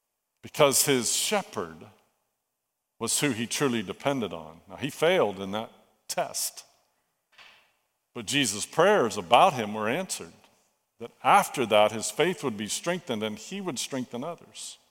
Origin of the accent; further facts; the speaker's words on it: United States; born there; Well, I was born in America. I was born in a family that's believers.